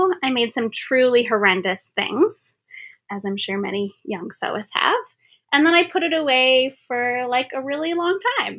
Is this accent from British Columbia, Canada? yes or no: yes; Victoria, British Columbia, Canada; moved away as an adult; now in Toronto, Canada; So I'm originally from Victoria, BC, and I lived there until I was in my mid-20s. And then I moved to Toronto, where I've been ever since.